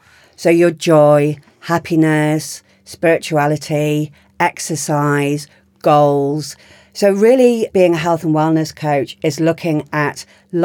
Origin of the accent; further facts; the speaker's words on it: Yorkshire and the Humber, United Kingdom; So I was born in Yorkshire and we grew up in a beautiful home.